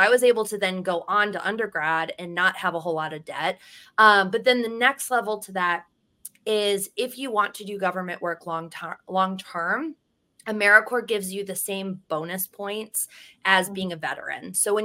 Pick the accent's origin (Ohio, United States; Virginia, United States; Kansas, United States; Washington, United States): Ohio, United States; Cleveland; So I came from Cleveland, moved to Austin.